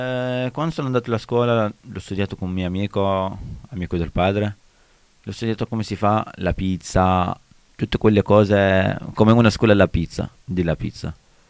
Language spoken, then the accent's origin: Italian; Egypt; Italian is a second language; Ma io sono egiziano.